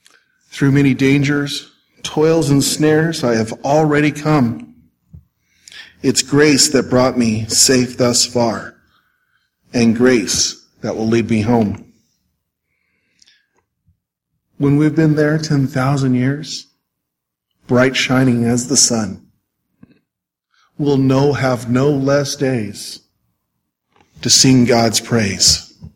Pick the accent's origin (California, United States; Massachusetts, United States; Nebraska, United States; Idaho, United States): Idaho, United States; Jerome; Remember, I'm a small-town kid. We came a long ways from Jerome, Idaho to Portland, Oregon for Winter Youth Convention.